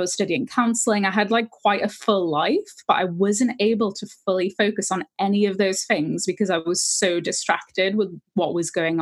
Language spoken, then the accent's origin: English; Switzerland; also born or lived in Newcastle, United Kingdom; So I'm from Newcastle, so in the northeast of England, but also my dad's from Switzerland. So I grew up over there.